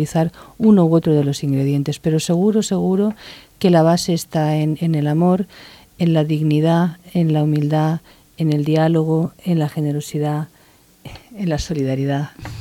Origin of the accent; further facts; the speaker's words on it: Valls, Catalonia, Spain; also born or lived in Valencia; Yo nací efectivamente en la Plaza de Valls, en la Plaza Mayor, y ahí he vivido hasta que tuve 30 años, aunque es cierto que me desplacé a Valencia a continuar mis estudios universitarios, pero ahí ha estado viviendo mi familia, ahí está la casa familiar